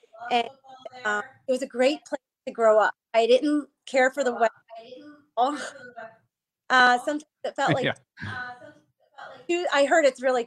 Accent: Youngstown, Ohio, United States; A lot of people think I'm from Lowville, Ohio, but I'm from Youngstown. I was an open enrollment student at Lowville High School

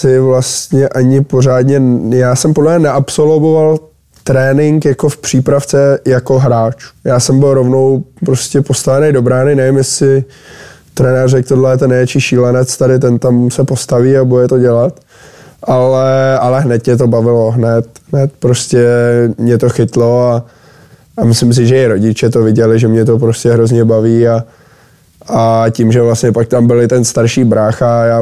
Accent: Trutnov, Hradec Králové Region, Czechia; když jsem byl malej v Trutnově

